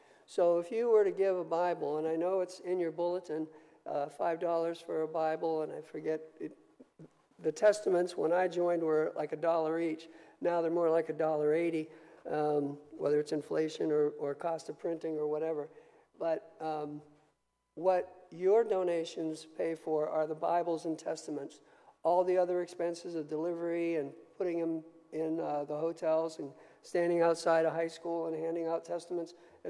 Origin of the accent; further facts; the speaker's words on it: Pennsylvania, United States; But here, mostly, I'm from Berks County.